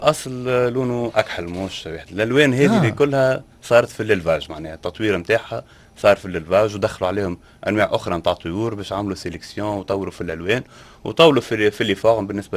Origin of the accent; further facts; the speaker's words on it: Tunisia; وفما شكون عندنا في تونس زاده ينجو فيهم